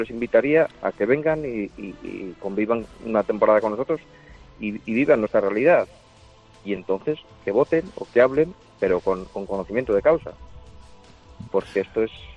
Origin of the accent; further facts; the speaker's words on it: Arredondo, Cantabria, Spain; Pues aquí en Cantabria, yo soy de Arredondo, de un pueblo de Cantabria